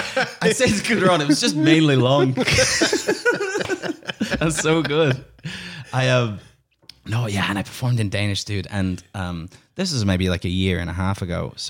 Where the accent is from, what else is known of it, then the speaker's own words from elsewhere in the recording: Ireland; I know I'm coming from Ireland.